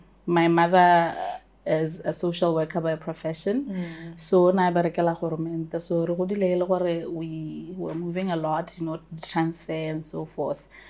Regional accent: Marapong, Central District, Botswana; Where am I from? I'm from Marapong. I'm actually Kalanga. Mm. Both my parents are Kalanga

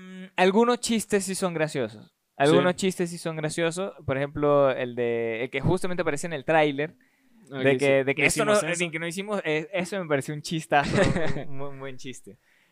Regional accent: Venezuela; yo soy venezolano

